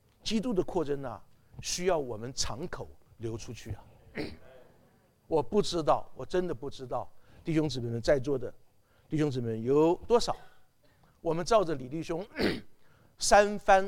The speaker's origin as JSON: {"language": "Chinese", "country": "Taiwan", "also_born_or_lived": "South America", "lives_now": "United States", "said": "我从台湾来的，后来我就到南美洲去一段时间，然后今天现在到美国"}